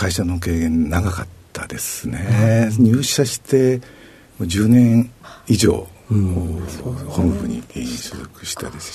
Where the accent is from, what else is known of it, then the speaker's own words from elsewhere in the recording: Odawara, Kanagawa, Japan; 神奈川県の小田原市になります。